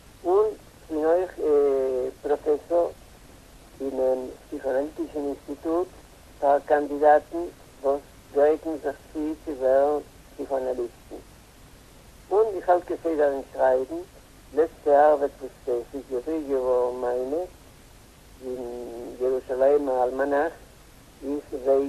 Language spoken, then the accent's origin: German; Buenos Aires, Argentina; born there; German is a second language; Ich bin geboren in Buenos Aires und bin alt, 77 Jahre.